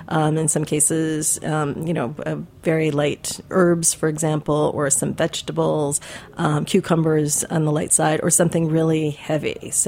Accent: Midwest, United States; I grew up in the Midwest, as I understand you did

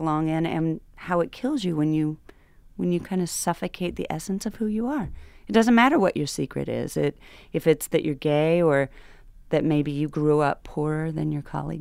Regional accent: Kansas City, United States; We'd never had one in Kansas City. And I say we because I will always consider Kansas City my hometown.

